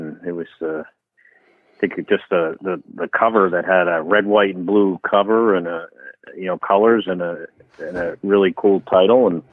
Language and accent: English; New Jersey, United States; So, you know, so I grew up in New Jersey. You know, I was born in 1964 and blue collar family.